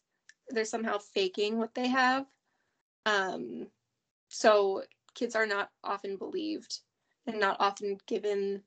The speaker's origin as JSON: {"language": "English", "region": "Minnesota", "country": "United States", "said": "I'm from Minnesota in the United States. And yeah, I'm 21, just living life right now."}